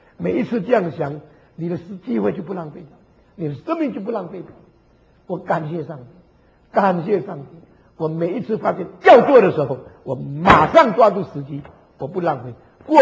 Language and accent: Chinese; China; born there; moved away; also born or lived in Indonesia; 为什么把我生在中国又把我带到印尼？我相信有神的旨意。为什么把我生在印尼把我放在共产党学校？